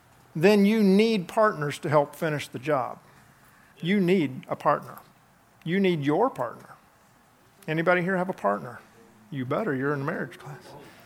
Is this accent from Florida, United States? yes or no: yes; Florida, United States; and again, I grew up in Florida and I know what these shrimp boat guys are